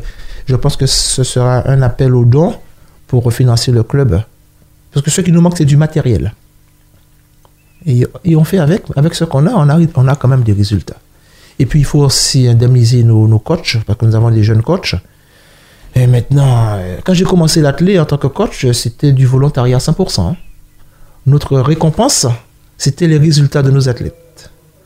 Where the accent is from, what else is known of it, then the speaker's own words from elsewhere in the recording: Guadeloupe, France; Et puis, tout petit, chez moi, parce que je suis originaire de la Guadeloupe, et on aimait courir.